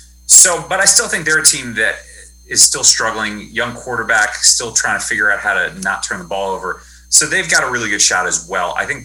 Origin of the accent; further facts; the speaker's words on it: New York, United States; I'm from New York. I grew up a Giants fan.